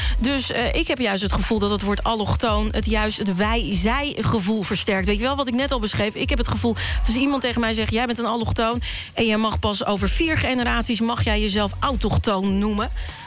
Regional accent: Curaçao; Nederlandse Antilliaan.

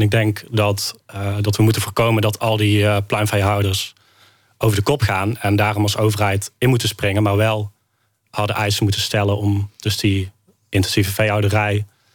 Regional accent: North Brabant, Netherlands; Ik kom zelf uit Brabant

